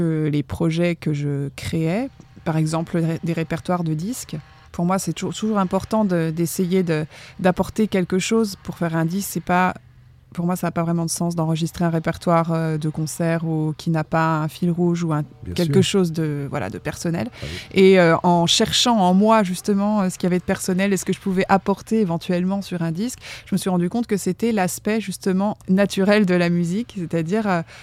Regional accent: East France, France; moi je viens de l'Est de la France, on en parlait tout à l'heure au sujet de ces forêts, et donc j'ai grandi avec elle, avec la nature en général. C'est une région qui est assez rurale

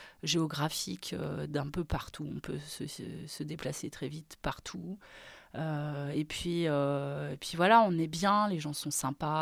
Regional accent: Nouan, Centre-Val de Loire, France; c'est ça en fait mon enfance ici à Nouan.

